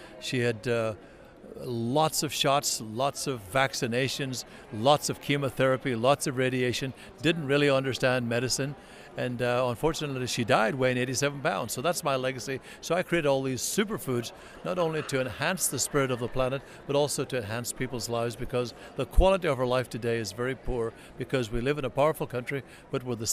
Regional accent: Ireland; moved away as an adult; I came from Ireland, Mike, when I was about 21, 22 to this country.

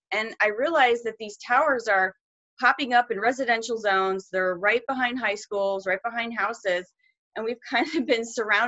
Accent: Tampa, Florida, United States; And he just happens to be in my hometown of Tampa Bay.

